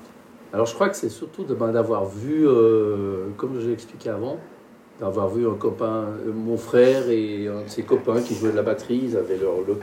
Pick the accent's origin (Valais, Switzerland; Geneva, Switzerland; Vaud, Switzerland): Geneva, Switzerland; je suis originaire de Genève, j'ai 64 ans et je fais de la batterie depuis l'âge de 13 ans.